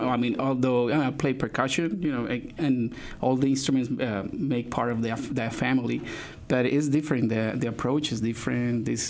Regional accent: Colombia; moved away as an adult; also born or lived in Philadelphia; now in United States; I'm originally from Colombia. I came here to U of A in 2002, and then I went to Colombia, then to Philadelphia for 7 years, and now from Philly is where I come from now.

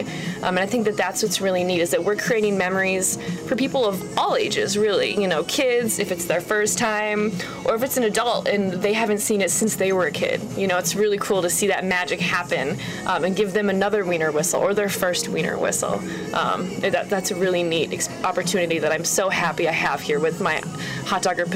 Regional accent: La Crosse, Wisconsin, United States; also born or lived in Duluth, Minnesota; I'm originally from La Crosse, Wisconsin, but I went to school at the University of Minnesota, Duluth.

